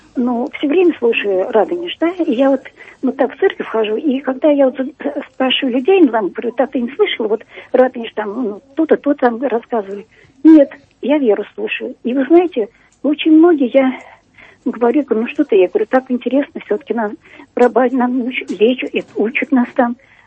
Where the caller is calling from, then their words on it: Moscow, Russia; Из Москвы.